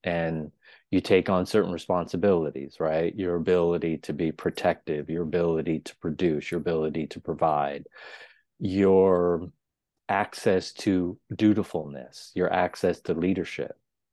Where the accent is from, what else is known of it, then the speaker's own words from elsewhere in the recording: East Coast, United States; now in Los Angeles, United States; No, I'm from the East Coast. So I love the tradition of the East Coast.